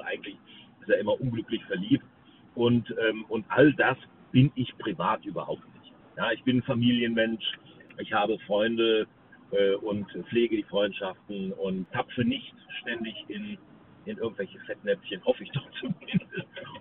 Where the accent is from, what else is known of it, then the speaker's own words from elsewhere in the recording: Rhineland, Germany; accent: Rhenish; dem Rheinland gebürtig, auch wenn meine Eltern fluchtbedingt, also nicht aus dem Rheinland kommen. Aber ich bin im Rheinland geboren und dann wächst man natürlich auch mit dem rheinischen Dialekt auf.